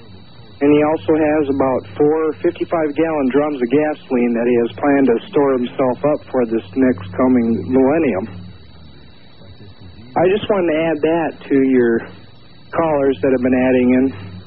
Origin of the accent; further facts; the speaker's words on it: Duluth, Minnesota, United States; from Duluth, Minnesota.